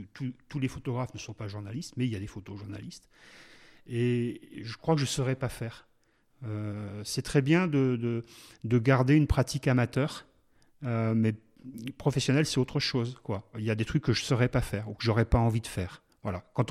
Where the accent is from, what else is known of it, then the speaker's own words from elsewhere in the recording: Toulouse, Occitanie, France; ce qui était un peu plus court quand on vient de Toulouse, quoi.